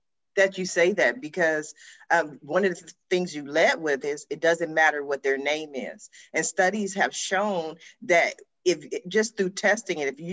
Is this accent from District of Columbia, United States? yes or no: yes; Washington, District of Columbia, United States; now in California, United States; I was born in Washington, D.C., so, you know, I'm as American as they come.